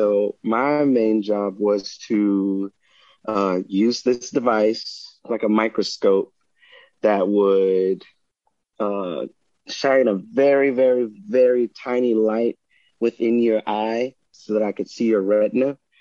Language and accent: English; Hillaryville, Louisiana, United States; quit my job and then I moved back down to Louisiana. But this time, instead of New Orleans, I went to my hometown, Hillaryville, and I lived with my grandmother